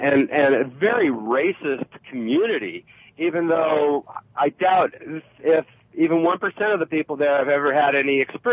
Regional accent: Medford, Oregon, United States; I grew up in Medford, Oregon, and you lived in Oregon for a while. Medford is about the whitest white part of Oregon that you could possibly see.

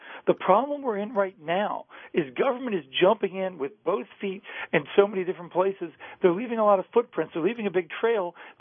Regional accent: Baltimore, Maryland, United States; I grew up in Baltimore. Baltimore was particularly hard hit.

